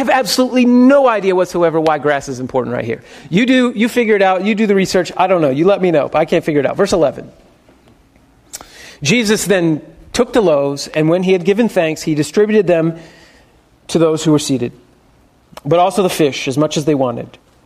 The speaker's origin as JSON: {"language": "English", "country": "United States", "said": "Maybe it's because I'm an American, and as an American, we don't do anything without thinking about food being involved in some way or another."}